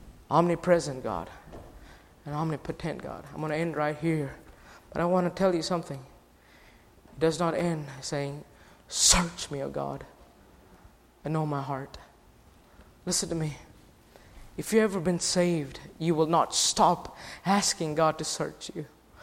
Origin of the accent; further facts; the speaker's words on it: India; I'm an Indian. So I'm from India.